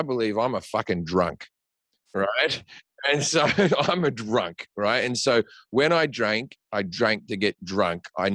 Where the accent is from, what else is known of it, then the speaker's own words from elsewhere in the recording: Australia; I always talk to guys I grew up with in Australia